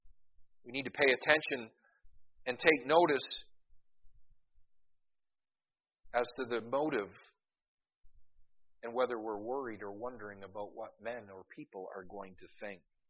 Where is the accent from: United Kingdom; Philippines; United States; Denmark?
United Kingdom; Scotland; Now, as a Scotsman, the first thing I thought about